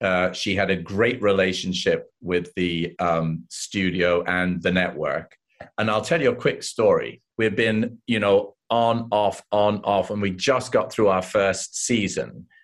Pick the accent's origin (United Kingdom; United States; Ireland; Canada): United Kingdom; she came from Queens, I came from Britain.